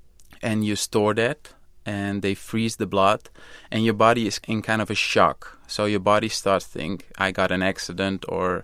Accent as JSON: {"language": "English", "country": "Netherlands", "second_language": "English", "said": "I'm a cyclist from Holland, and I started riding my bike when I was 11 years old"}